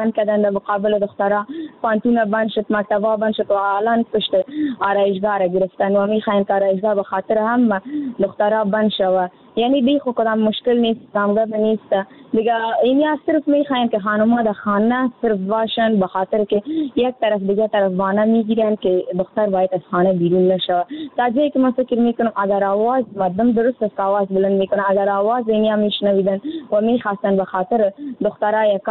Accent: Afghanistan; ما افغان هستیم،

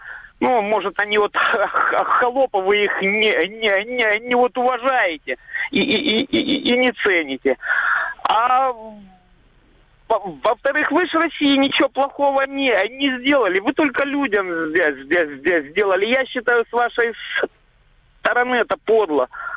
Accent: Dzhankoy, Crimea, Ukraine; Я из Джанкоя.

